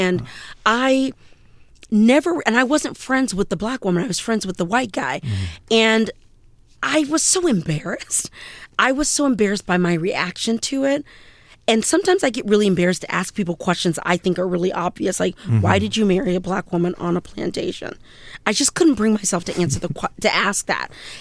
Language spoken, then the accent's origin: English; the South, United States; but I'm from the South